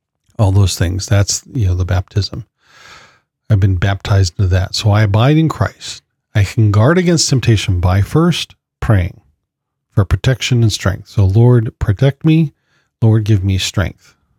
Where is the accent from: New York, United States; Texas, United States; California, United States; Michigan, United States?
California, United States; I grew up in California. We can go to Vegas.